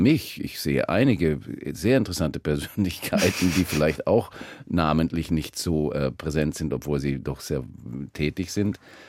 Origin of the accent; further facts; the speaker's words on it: United States; Ich bin halt Amerikaner.